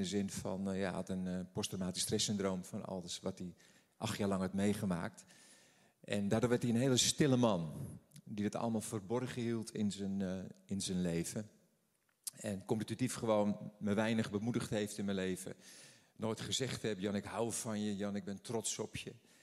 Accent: Den Helder, North Holland, Netherlands; Ik ben een Helderse Jutter. Geboren en getogen in Den Helder.

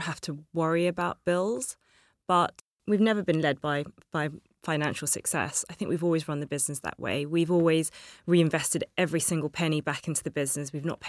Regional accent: London, United Kingdom; Growing up in London really helped

